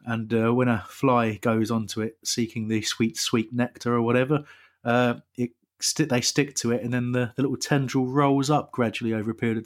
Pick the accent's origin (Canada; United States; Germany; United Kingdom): United Kingdom; Crawley, South East England